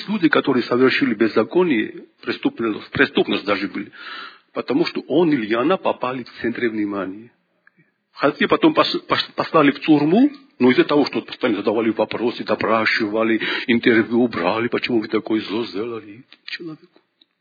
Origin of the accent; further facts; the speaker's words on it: Georgia; я из Грузии